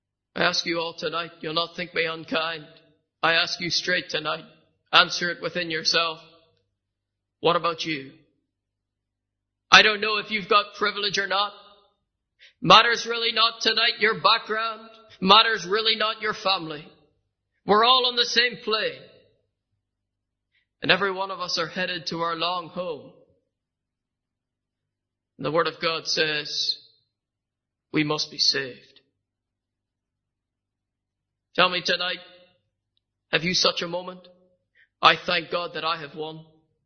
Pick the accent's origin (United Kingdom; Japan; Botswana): Japan; And that was home to us and normal to us as children growing up in Japan.